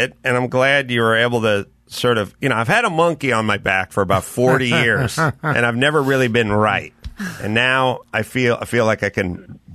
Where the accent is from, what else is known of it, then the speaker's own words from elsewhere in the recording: California, United States; Well, I was from the Valley, but I ended up working off of Owen's Mouth over there in Chatsworth